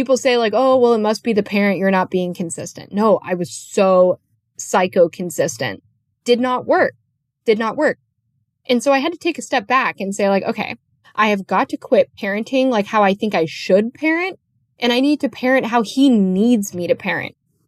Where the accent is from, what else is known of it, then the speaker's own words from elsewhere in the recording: California, United States; I grew up in California. So I feel like that's a prerequisite to growing up in California is you get kind of exposed to that culture.